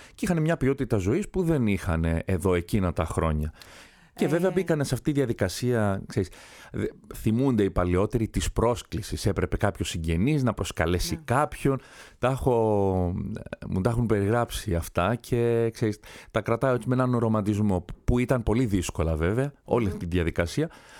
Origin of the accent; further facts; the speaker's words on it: New Jersey, United States; Ήταν το αστείο στο σχολείο, που θα πας το Πάσχα, και έλεγα στο χωριό μου, στο Νιου Τζέρσι, ενώ οι άλλοι πηγαίνανε στα άλλα χωριά. Ναι. Εγώ γεννήθηκα εκεί και η αδερφή μου